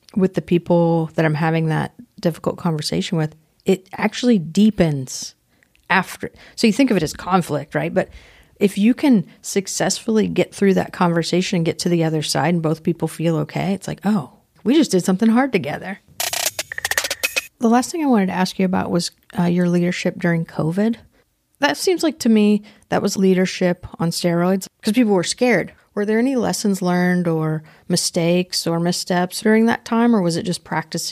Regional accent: the South, United States; because I grew up in the South, and that is a whole bunch of people that don't want to have difficult conversations.

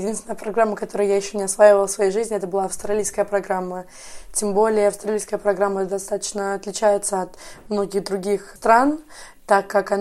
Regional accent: Moscow, Russia; also born or lived in Canada; Я родилась еще в Канаде, но вся моя семья русская, поэтому с детства я живу в России, в Москве.

